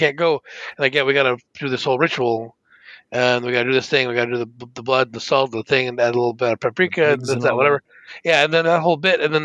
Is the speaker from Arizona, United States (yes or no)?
yes; Tempe, Arizona, United States; I grew up born in Tempe.